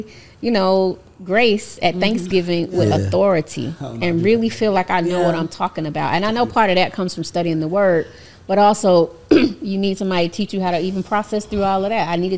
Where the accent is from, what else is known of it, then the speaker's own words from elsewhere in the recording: Atlanta, Georgia, United States; My village in Atlanta, like growing up in Southwest Atlanta is special.